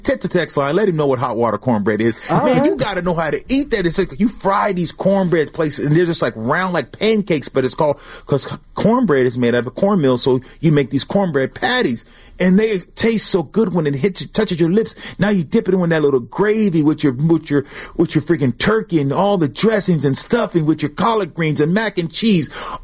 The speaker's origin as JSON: {"language": "English", "town": "Lemoore", "region": "California", "country": "United States", "said": "We're from the country, but I'm from Leemore."}